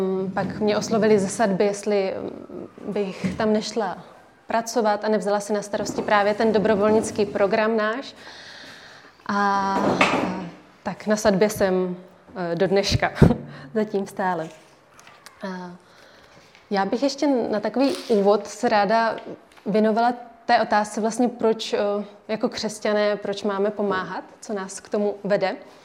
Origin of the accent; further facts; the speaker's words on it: Brno, South Moravian Region, Czechia; also born or lived in Prague; pocházím z Brna, nějakou dobu jsem ale bydlela v Praze a v Praze taky pracuji.